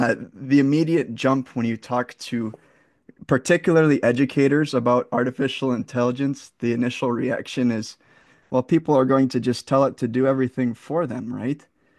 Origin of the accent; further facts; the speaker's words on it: Fond du Lac, Wisconsin, United States; also born or lived in Indiana; I was born in Indiana, but most of my life I spent in Fond du Lac, Wisconsin.